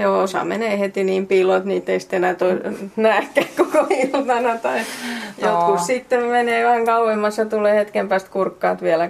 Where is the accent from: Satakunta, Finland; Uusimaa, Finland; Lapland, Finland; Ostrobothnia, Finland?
Ostrobothnia, Finland; Itsekin olen Pohjanmaalta kotoisin, niin eipä siellä peltojen keskellä hirveästi vesistöjä